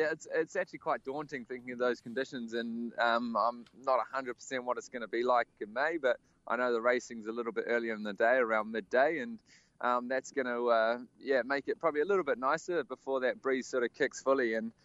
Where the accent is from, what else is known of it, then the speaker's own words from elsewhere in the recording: New Zealand; and I'm from New Zealand.